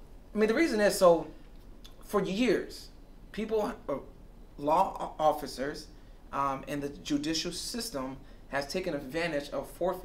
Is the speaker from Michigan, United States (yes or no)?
yes; Ypsilanti, Michigan, United States; Yactown. I grew up in Yactown.